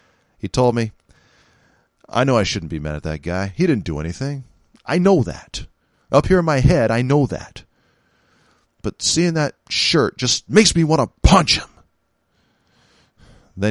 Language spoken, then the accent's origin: English; San Francisco, California, United States; Growing up in San Francisco, I remember hearing some of the Vietnam vets saying these things.